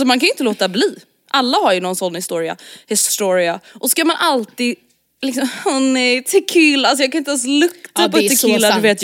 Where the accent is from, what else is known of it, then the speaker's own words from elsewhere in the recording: Stockholm, Stockholm County, Sweden; Men en sak ska jag säga som stockholmare